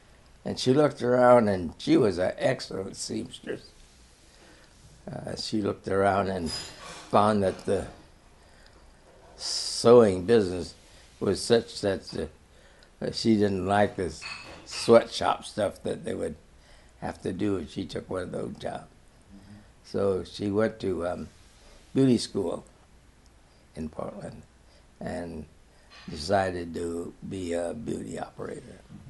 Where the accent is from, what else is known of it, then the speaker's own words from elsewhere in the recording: Hong Kong; born there; Well, my mother separated, I was born in Hong Kong. She fled to Hong Kong. She had some friends. And then I was born.